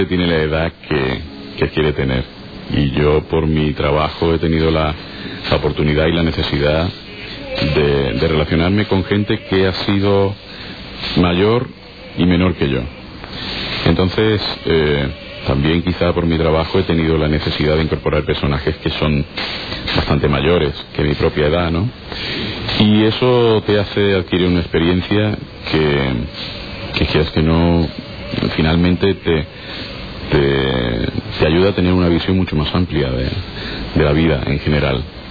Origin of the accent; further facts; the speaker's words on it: Málaga, Andalusia, Spain; Yo soy del barrio de Gamarra. Mi madre era del centro, digo era, porque luego se fueron a vivir a Gamarra, y mi padre perchelero. Entonces, ahora vivo en Pedregalejo.